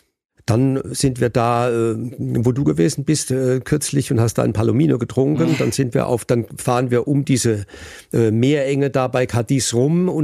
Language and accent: German; Rhineland-Palatinate, Germany; Also ich bin aus der Pfalz, da ist der höchste Berg 700 Meter hoch.